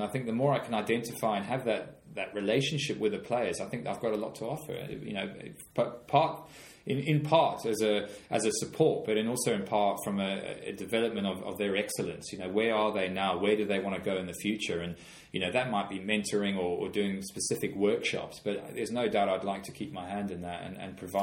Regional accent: South Africa; I grew up in South Africa.

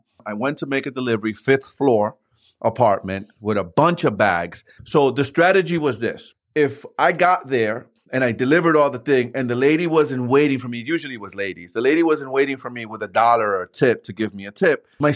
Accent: New York City, New York, United States; We lived in New York City. I grew up in New York City in the first floor, right?

